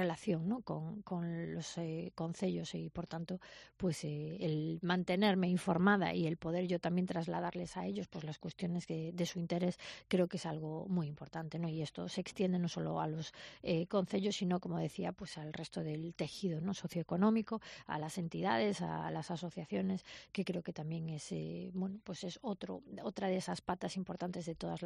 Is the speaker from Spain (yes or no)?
yes; Ferrol, Galicia, Spain; yo soy de Ferrol de siempre, y el poder seguir trabajando por esta ciudad